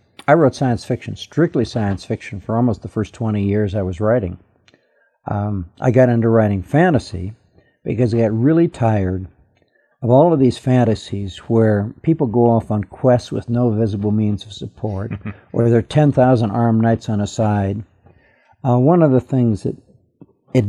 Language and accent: English; Denver, Colorado, United States; also born or lived in Honolulu; now in Cedar City, United States; I grew up in the suburbs south of Denver, Colorado. When I was very young, my father decided he wanted to practice law in Hawaii, so we moved to Honolulu, and we lived there for a year and a half.